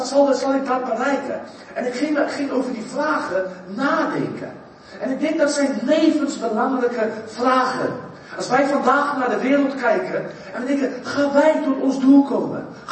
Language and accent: Dutch; South Africa; ik ben geboren in Zuid-Afrika van Nederlandse ouders. Mijn ouders zijn geëmigreerd in de 50er jaren naar Zuid-Afrika uit Nederland. Maar mijn vader en moeder hebben elkaar daar ontmoet. En al getrouwd en alle kinderen zijn daar geboren.